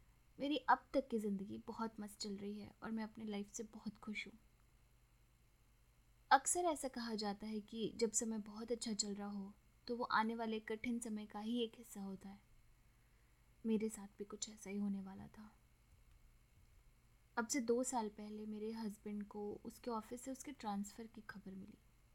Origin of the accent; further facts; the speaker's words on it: Lucknow, Uttar Pradesh, India; मैं वैसे तो लखनऊ की रहने वाली हूँ, पर मैंने अपना BBA MBA की पढ़ाई दिल्ली से की है।